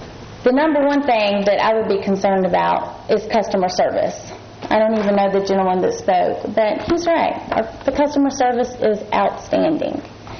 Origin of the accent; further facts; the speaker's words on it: North Augusta, South Carolina, United States; I grew up in North Augusta, born and raised